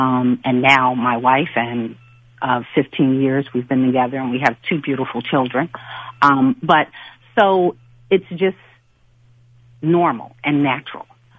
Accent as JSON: {"language": "English", "region": "New York", "country": "United States", "lives_now": "Washington, United States", "said": "when I first moved down to D.C., because I'm originally coming from New York"}